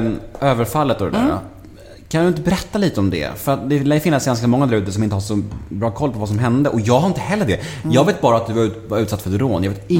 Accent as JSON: {"language": "Swedish", "town": "Stockholm", "region": "Stockholm County", "country": "Sweden", "said": "eftersom jag själv är en södermänniska och jag älskar Söder."}